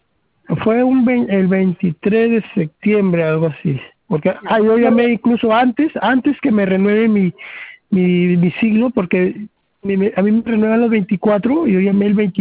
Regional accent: Máncora, Piura, Peru; Es que el problema es que aquí en Máncora no hay oficina, yo soy de Máncora

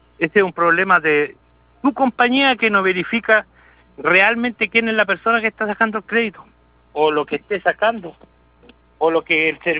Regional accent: Santiago, Santiago Metropolitan Region, Chile; pues yo soy de acá de Santiago.

